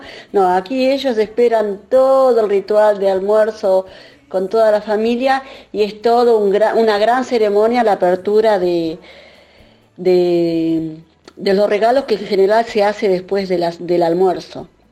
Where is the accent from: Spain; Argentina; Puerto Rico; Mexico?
Argentina; Concordia, Entre Ríos; now in Dublin, Ireland; Soy oriunda de Concordia, como bien lo sabes, pero tu audiencia no. Vivo en Dublín hace más de 6 años, muy prontito será mi séptimo año de residiendo y trabajando aquí en esta hermosa, hermosa ciudad